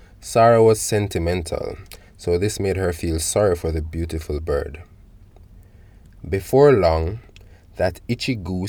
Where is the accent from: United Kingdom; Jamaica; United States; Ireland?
Jamaica; Kingston; So, I am Jamaican. Speaking English, obviously. Little bit of patois. I'm a Kingstonian, but love the country.